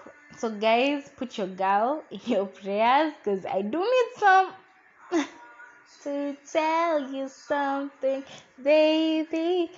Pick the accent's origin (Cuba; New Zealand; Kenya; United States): Kenya; Nairobi; It's just that I'm from Nairobi.